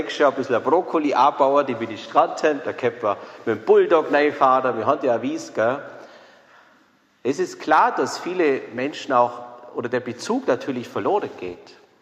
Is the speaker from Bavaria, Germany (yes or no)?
yes; Illerbeuren, Bavaria, Germany; in meiner Heimat, vielleicht waren manche von euch schon dort, gibt es in Illerbeuren das Bauernhofmuseum.